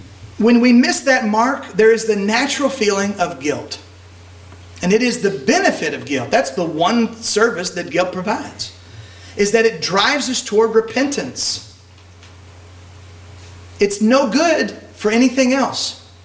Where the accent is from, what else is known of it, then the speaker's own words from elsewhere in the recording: United States; I get anxious as an American.